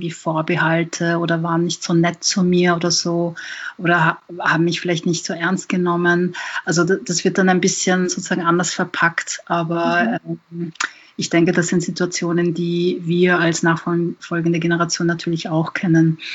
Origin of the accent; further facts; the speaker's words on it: Vienna, Austria; Ich selber bin ja nicht migriert, ich bin in Wien geboren und aufgewachsen.